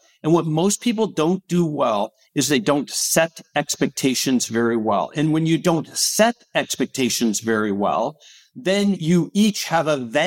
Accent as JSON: {"language": "English", "town": "Portland", "region": "Oregon", "country": "United States", "tie": "born or raised there", "said": "so I grew up in Portland, Oregon. I went to Oregon State University, studied engineering"}